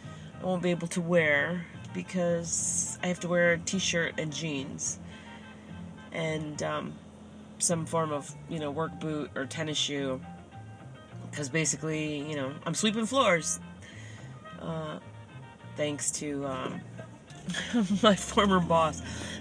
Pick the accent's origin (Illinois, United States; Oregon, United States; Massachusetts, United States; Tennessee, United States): Illinois, United States; Chicago; from Georgia, from Tifton, Georgia, all the way back to the Chi. And to my hometown.